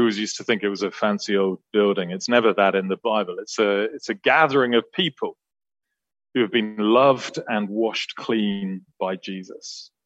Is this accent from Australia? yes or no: no; United Kingdom; And maybe I'm too British ever to say that sort of thing out loud